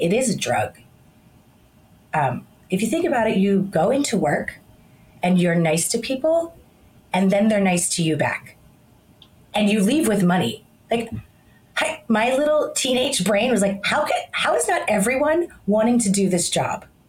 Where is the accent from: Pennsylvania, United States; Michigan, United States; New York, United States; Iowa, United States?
Pennsylvania, United States; Philadelphia; I born and raised in Philadelphia to the only daughter of divorced parents.